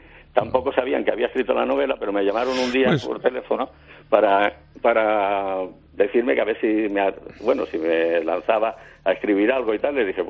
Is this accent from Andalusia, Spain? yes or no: yes; Cádiz, Andalusia, Spain; Estaba destinado aquí en la zona de Cádiz, de donde soy